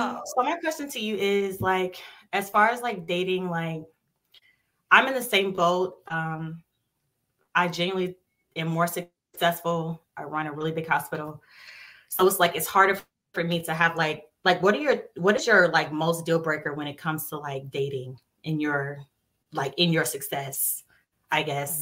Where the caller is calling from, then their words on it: Atlanta, Georgia, United States; Okay, I'm from Atlanta, and I am 31.